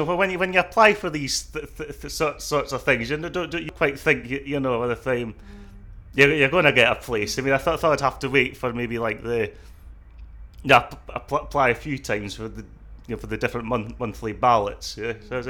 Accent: Dundee, Scotland, United Kingdom; I've born and brought up in Dundee. I've moved back home after university.

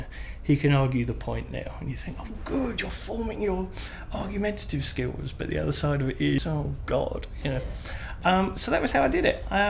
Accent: Watford, East of England, United Kingdom; also born or lived in Harrow; I'm 42, and I'm from Watford in Hertfordshire, but born in Harrow, so haven't travelled far.

